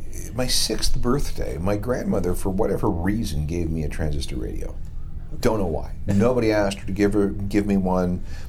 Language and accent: English; Winnipeg, Manitoba, Canada; It was October 3rd of 1986 when I arrived. And I came from Winnipeg.